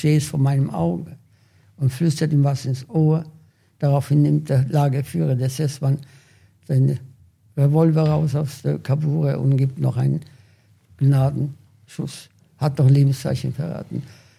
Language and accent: German; Łódź, Łódź Voivodeship, Poland; fragen sie, aus wo kommst du denn her? Sage ich, aus Lodz.